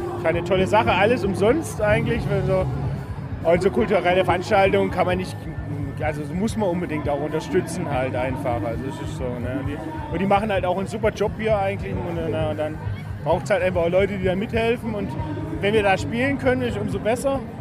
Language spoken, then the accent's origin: German; Reutlingen, Baden-Württemberg, Germany; Und ich komme eigentlich aus Reutlingen